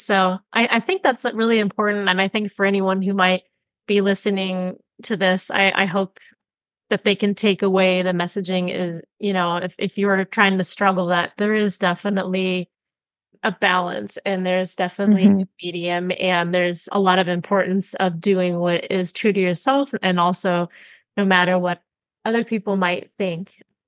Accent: California, United States; now in Sacramento, United States; I am originally from the Bay Area, and I moved 2.5 hours away to the Sacramento area about 10 years ago.

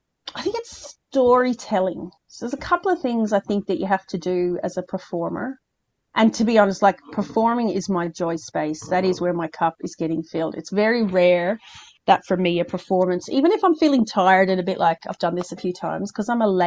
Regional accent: Ireland; So yeah. I do, you know, so between the Irish stuff, because I'm Irish, not good at it though.

